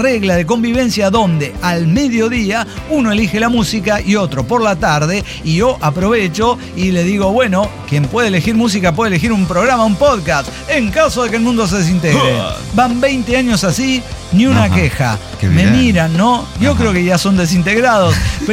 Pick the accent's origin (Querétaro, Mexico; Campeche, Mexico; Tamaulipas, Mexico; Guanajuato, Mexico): Guanajuato, Mexico; A mí me vale verga, soy de Guanajuato.